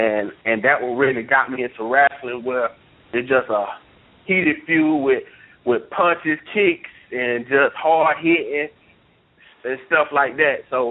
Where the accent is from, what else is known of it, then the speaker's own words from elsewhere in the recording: the South, United States; Since you're from the South, like I'm from the South